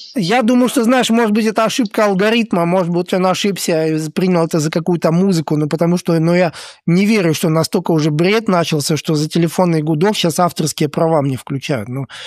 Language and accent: Russian; Latvia; Я сам из Латвии, кто не знает, я скажу об этом, да. И я вырос сам в Латвии и катался на лыжах.